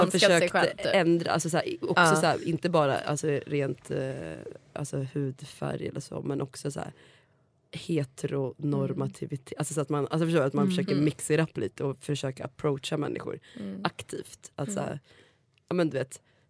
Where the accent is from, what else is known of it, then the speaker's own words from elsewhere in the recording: Östersund, Jämtland County, Sweden; Eftersom att jag kommer från Östersund